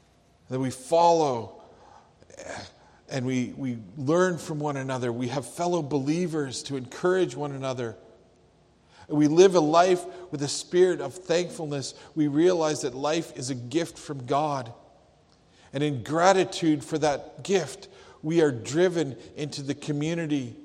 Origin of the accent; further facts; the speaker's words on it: Canada; I recognize that I'm about to quote George Washington, and we're Canadian, and I get it.